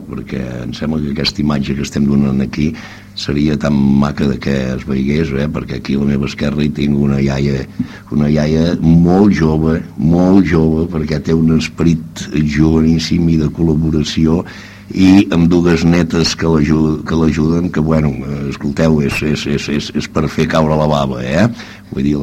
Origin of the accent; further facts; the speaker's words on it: L'Ametlla, Catalonia, Spain; born there; vaig néixer a l'Ametlla, aquell any va ser un any en què vam néixer forces nens